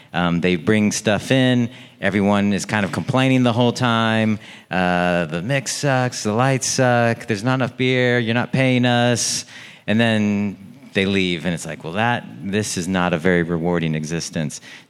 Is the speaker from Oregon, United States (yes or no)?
yes; Portland, Oregon, United States; And I've experienced it playing in Portland, Oregon, my hometown, with various bands.